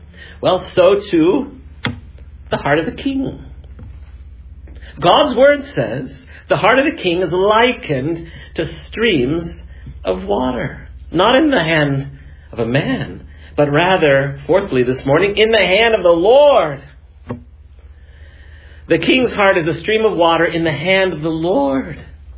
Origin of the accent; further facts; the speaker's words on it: Iowa City, Iowa, United States; one of the nicest restaurants in my hometown of Iowa City, Iowa.